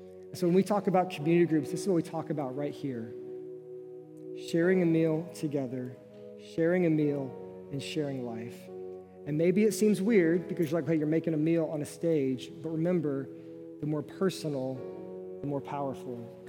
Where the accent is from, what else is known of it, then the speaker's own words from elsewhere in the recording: Nebraska, United States; yeah, I grew up in Nebraska, you know?